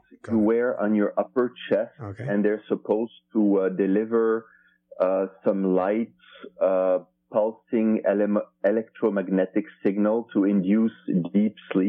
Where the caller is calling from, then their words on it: Finland; I'm calling you from Finland in Europe.